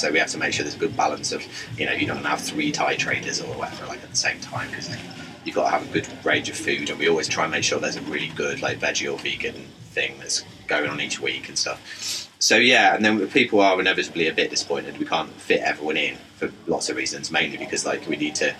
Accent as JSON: {"language": "English", "town": "Leicester", "region": "East Midlands", "country": "United Kingdom", "tie": "born or raised there", "lives_now": "Leeds, United Kingdom", "said": "unsurprisingly from my accent, I'm not from Leeds. I grew up in Leicester, but I moved to Leeds just over 10 years ago now."}